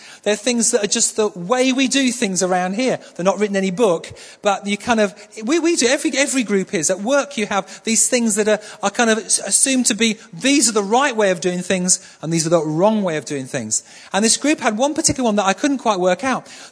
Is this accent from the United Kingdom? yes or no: yes; Manchester, North West England, United Kingdom; When I became a Christian, late 70s, I grew up in Manchester. So I went to home in Manchester and found a Pentecostal church there.